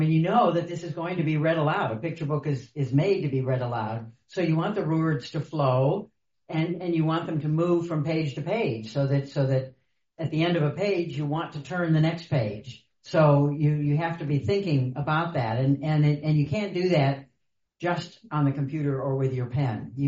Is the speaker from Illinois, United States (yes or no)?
no; Ohio, United States; I grew up in Ohio, and I had one set of grandparents I didn't know at all, and they were all from Ohio, and as far back as we knew, they were all from the Midwest.